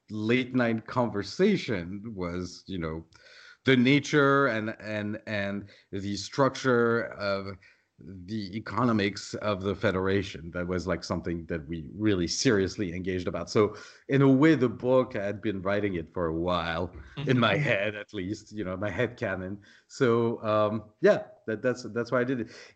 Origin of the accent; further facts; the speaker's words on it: France; so I grew up in France.